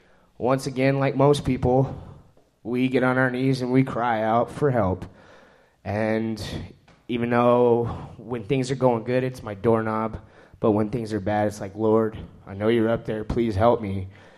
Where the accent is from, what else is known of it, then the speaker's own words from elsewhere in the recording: Arizona, United States; I'm born and raised in Arizona.